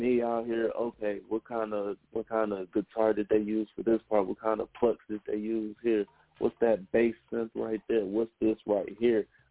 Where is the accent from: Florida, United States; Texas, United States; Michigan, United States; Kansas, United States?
Michigan, United States; Detroit; Detroit. I'm from Detroit, Michigan.